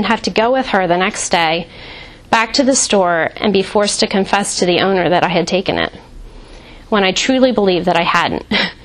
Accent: Blue Bell, Pennsylvania, United States; I grew up in Bluebell, where we currently live

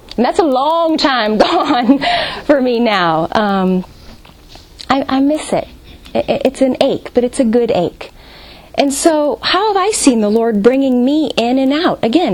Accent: St. Louis, Missouri, United States; I was home in St. Louis, Missouri, my hometown, over the holiday, and most of my family, half of my family is there.

